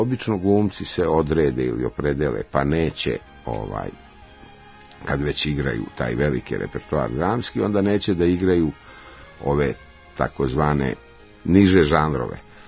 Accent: Bosnia & Herzegovina; ja sam došao sa sela iz Bosne i Hercegovine i tu gdje smo živjeli, odakle sam došao na akademiju, u tom celom selu je postojala samo jedna kuća

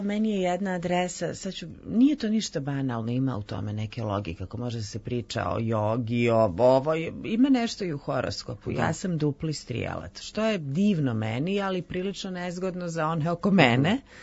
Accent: Nikšić, Nikšić Municipality, Montenegro; also born or lived in Belgrade, Serbia; Studirala sam u Beogradu, bila sam tu, iz Nikšića sam, Podgorica je bez veze

